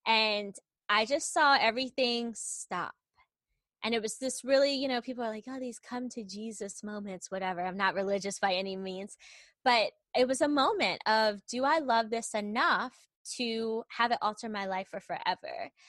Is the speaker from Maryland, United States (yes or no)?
yes; Maryland, United States; moved away as an adult; now in San Antonio, United States; And I lived in Maryland. I'm from Maryland, have lived there all my life.